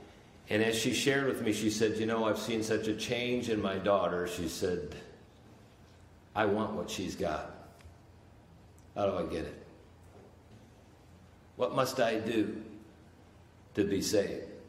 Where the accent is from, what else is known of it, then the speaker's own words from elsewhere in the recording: Indiana, United States; I was from Indiana, and she was from South Carolina.